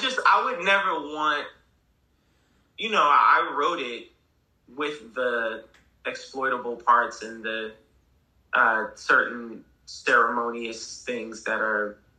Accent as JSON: {"language": "English", "town": "Boston", "region": "Massachusetts", "country": "United States", "said": "She's also from Massachusetts. I was from Boston."}